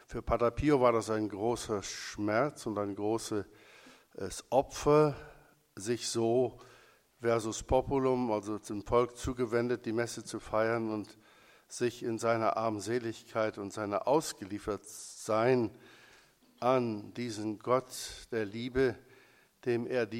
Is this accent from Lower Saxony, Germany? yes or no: yes; Aschendorf, Lower Saxony, Germany; Ich bin ein Kind des Emslandes, 1942 in Aschendorf, heute Papenburg, fast an der Nordsee geboren, 8 Kilometer neben Hede